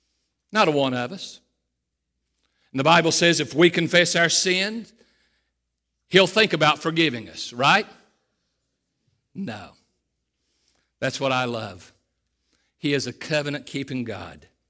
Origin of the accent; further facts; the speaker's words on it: Catlettsburg, Kentucky, United States; also born or lived in Fort Worth, Texas; I came from Catlettsburg, Kentucky, came to Cumberland College, you know, and I went on to Fort Worth